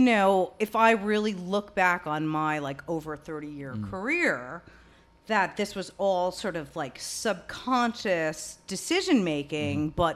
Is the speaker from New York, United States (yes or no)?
yes; Fresh Meadows, New York, United States; also born or lived in Flushing; From Fresh Meadows, yeah. But I was born in Flushing. I lived here till I guess I was like a little under one.